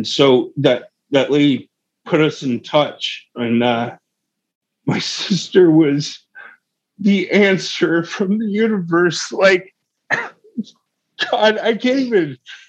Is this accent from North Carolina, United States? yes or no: no; Oregon, United States; And I came up back to my home state, came back to Oregon